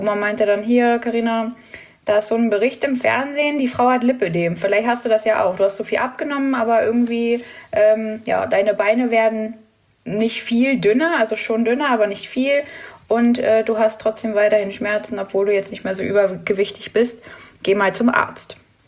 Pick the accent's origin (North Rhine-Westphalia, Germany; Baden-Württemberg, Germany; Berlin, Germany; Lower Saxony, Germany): Lower Saxony, Germany; Braunschweig; werde bald 26. Aber … Ich komme aus Braunschweig